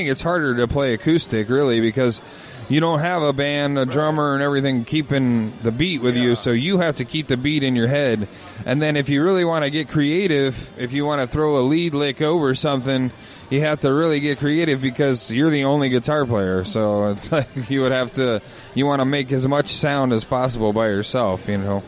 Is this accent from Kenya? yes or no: no; Chicago, Illinois, United States; maybe I get a little bit of a leeway because I'm from Chicago